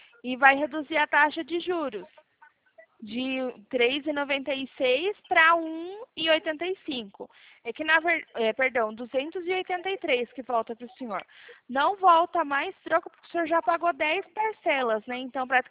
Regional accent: São Paulo, Brazil; eu sou aqui do interior de São Paulo.

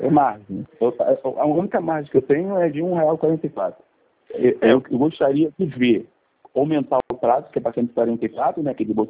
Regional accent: Rio de Janeiro, Brazil; sou do Rio de Janeiro

